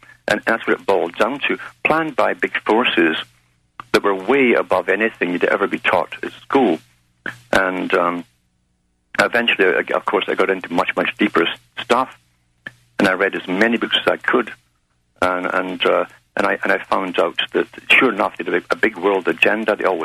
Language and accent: English; United Kingdom; But I got into it very early on because growing up in Britain during the time I grew up, I could sense there were massive changes.